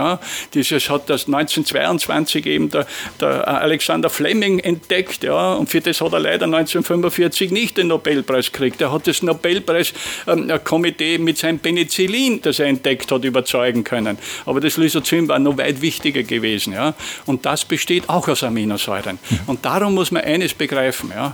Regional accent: Austria; so wie es bei uns in Österreich heißt

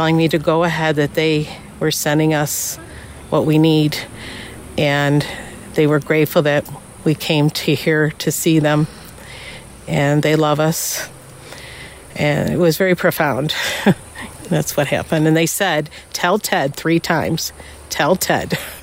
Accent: Buffalo, New York, United States; New York, Buffalo.

